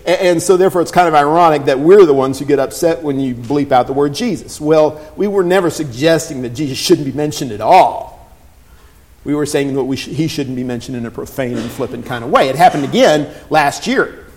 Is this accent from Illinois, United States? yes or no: no; Texas, United States; She grew up in Alabama, they had school prayer. I grew up in Texas, we didn't.